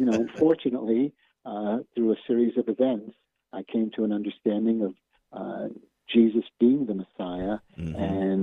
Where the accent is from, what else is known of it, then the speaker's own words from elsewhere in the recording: Brooklyn, New York, United States; born there; I was born in Brooklyn, New York.